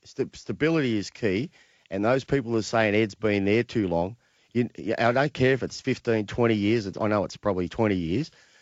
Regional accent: Richmond, Victoria, Australia; And I grew up in Richmond as a kid

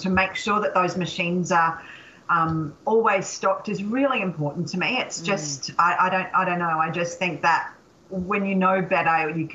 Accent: Sandgate, Queensland, Australia; But I still also live in Sandgate.

